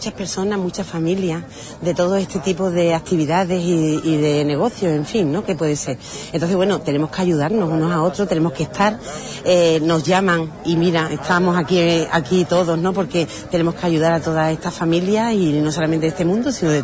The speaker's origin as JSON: {"language": "Spanish", "town": "Huelva", "region": "Andalusia", "country": "Spain", "said": "somos de Huelva."}